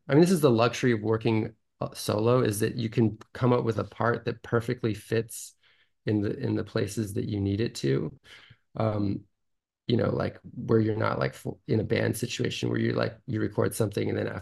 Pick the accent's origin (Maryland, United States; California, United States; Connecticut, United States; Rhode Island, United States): California, United States; San Francisco; I mean, I grew up in San Francisco